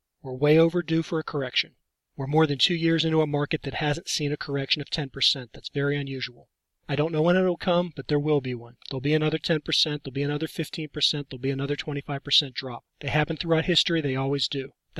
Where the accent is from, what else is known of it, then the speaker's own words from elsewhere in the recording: Utah, United States; I'm again podcasting today from a remote location outside of my home state of Utah.